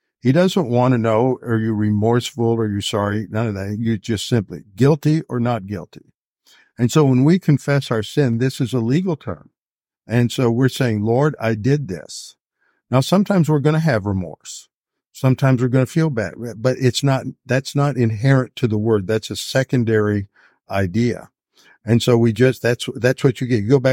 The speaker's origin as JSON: {"language": "English", "region": "Texas", "country": "United States", "said": "I'm from Texas, and they found out I was a pastor, so he let me off."}